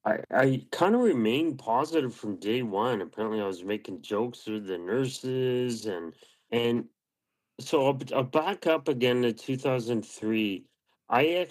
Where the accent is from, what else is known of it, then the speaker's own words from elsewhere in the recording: Canada; Of course, I'm Canadian, so you kind of have to be an ice hockey player.